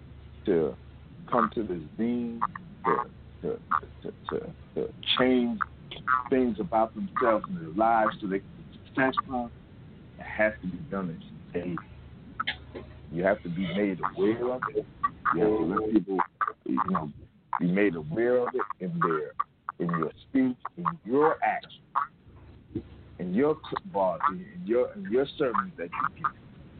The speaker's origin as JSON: {"language": "English", "region": "New Jersey", "country": "United States", "tie": "born or raised there", "lives_now": "Alabama, United States", "said": "Real good friend of Abdul Kareem and I growing up in Jersey."}